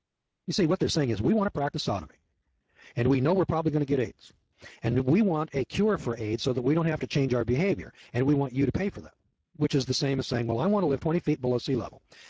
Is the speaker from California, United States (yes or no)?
yes; California, United States; Of course, I was from California, and this guy said, you know, you're from California, and you know, you got those earthquakes.